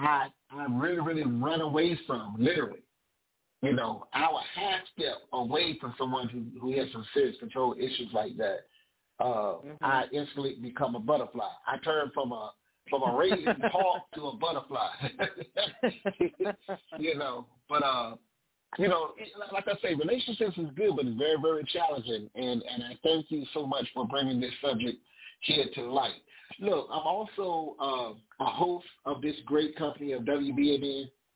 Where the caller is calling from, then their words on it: Philadelphia, Pennsylvania, United States; I'm actually calling from Philly tonight.